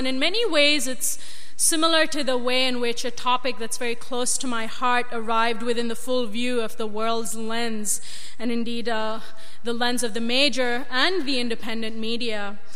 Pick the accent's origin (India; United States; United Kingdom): India; India is my home country.